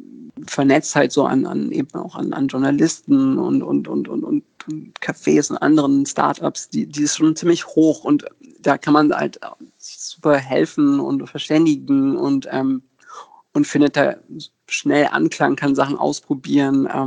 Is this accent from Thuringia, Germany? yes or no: no; Berlin, Germany; ich bin in Berlin geboren und hier aufgewachsen.